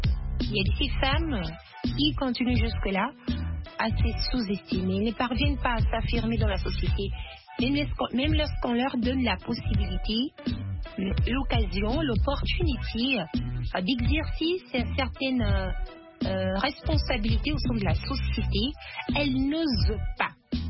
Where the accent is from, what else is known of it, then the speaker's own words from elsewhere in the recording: DR Congo; ici chez nous en RDC